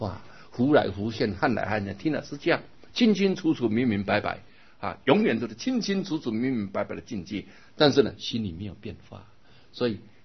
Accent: China; 你看也许我们啊，外国人还比他比较重法理情，我们中国人是情理法啊，把情排第一。

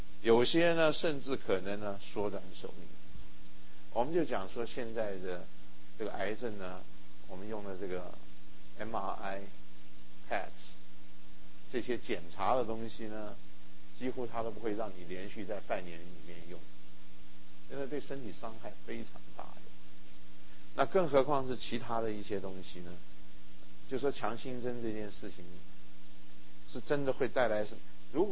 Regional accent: China; 因为尤其我们中国人还不敢谈，也不敢跟病患者谈这件事情

